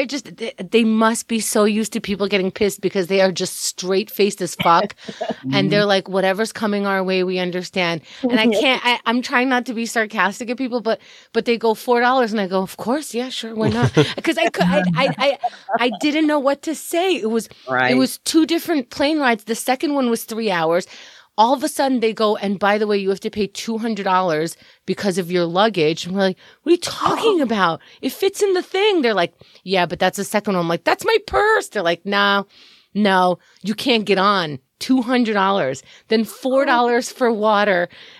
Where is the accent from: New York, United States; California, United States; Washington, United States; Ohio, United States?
New York, United States; Like, it's good to be back here in New York, my hometown.